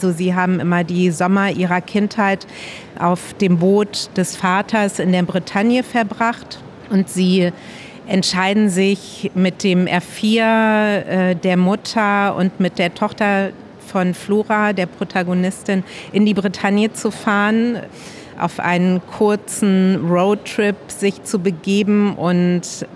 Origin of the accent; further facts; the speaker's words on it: Luxembourg; moved away as an adult; also born or lived in Frankfurt; Also ich besitze nur den luxemburgischen Pass, keinen deutschen. Und ja, also Luxemburg ist meine Heimat, dann bin ich zurück nach Frankfurt zum Studieren, weil es damals in Luxemburg noch keine Universität gab.